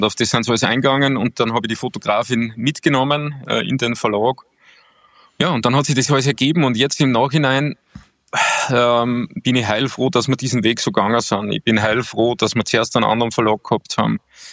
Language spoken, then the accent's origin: German; Bad Ischl, Upper Austria, Austria; Und man muss halt zu meiner Heimat sagen, du hast es ja schon erwähnt, Bad Ischl hat eine monarchische Historie